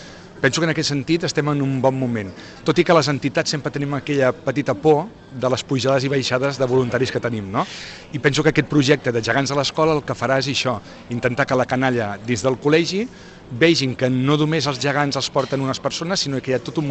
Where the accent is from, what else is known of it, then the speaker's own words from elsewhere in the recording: Tarragona, Catalonia, Spain; Jo recordo de petit aquí a Tarragona